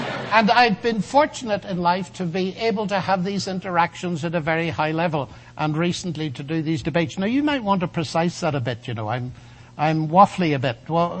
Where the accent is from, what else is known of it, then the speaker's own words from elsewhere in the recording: Ireland; I come from Ireland, which has a pretty rotten reputation for religion. And I was very fortunate to have parents who were Christian and not sectarian